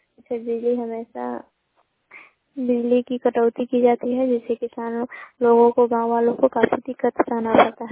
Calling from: Sawachur, India; मैं रिपोर्टर … सावाचूर पंचायत के सावाचूर वार्ड से बोल रही हूँ।

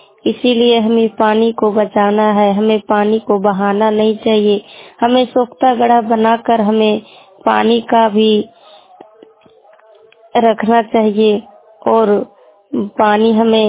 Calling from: Jharkhand, India; मैं कोडरमा मोबाइल वाणी से, मेरा पंचायत मुर्कमनाई प्रखंड मरकच्चो जिला कोडरमा से बोल रही हूँ।

